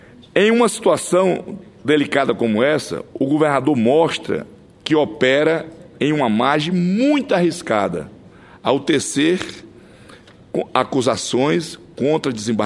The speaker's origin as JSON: {"language": "Portuguese", "region": "Acre", "country": "Brazil", "tie": "born or raised there", "said": "Eu, que nasci e me criei no Acre, sou uma criança do pé rachado."}